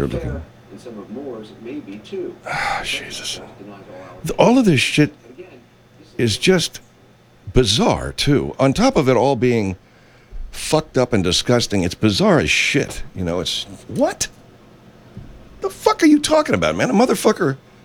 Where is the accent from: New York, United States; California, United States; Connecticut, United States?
California, United States; Arcadia; When I grew up in Arcadia, it was all white bread, Anglo, and Hispanic, some Hispanic.